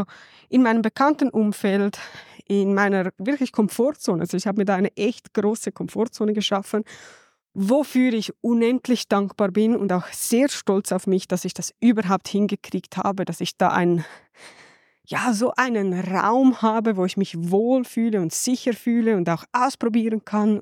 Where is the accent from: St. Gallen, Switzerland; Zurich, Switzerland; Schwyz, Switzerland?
Zurich, Switzerland; ich habe in Zürich gelebt und ich bin in Zürich aufgewachsen und es ist eine coole Stadt, also ich liebe Zürich.